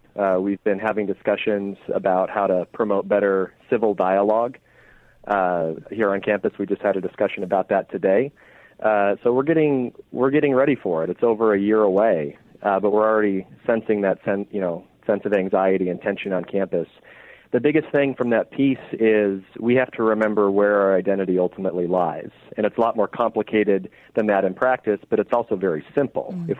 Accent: Oregon, United States; So as a college football fan, I'm from Oregon, so I'm an Oregon Ducks fan.

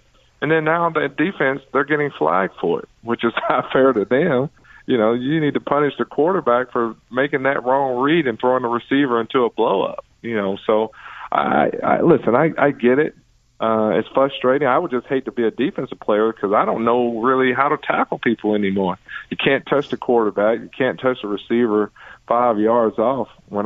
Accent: Atlanta, Georgia, United States; growing up in Atlanta, the run and gun, we had a bunch of little guys dominating the game.

